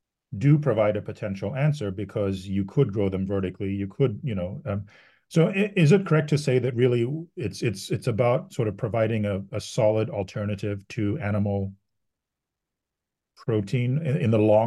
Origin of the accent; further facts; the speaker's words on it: Singapore; I grew up in Singapore, which, as you know, is an island with millions of people stuck on one island